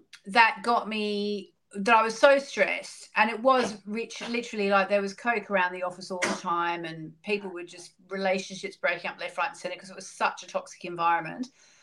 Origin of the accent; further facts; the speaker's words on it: Hobart, Tasmania, Australia; also born or lived in Germany; I was actually born in Germany, but I grew up in Hobart, Tasmania, which is the island state of Australia.